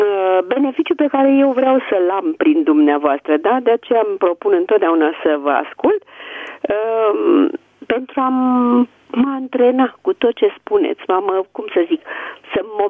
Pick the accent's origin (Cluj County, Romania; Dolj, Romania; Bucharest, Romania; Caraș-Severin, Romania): Bucharest, Romania; de sunt din București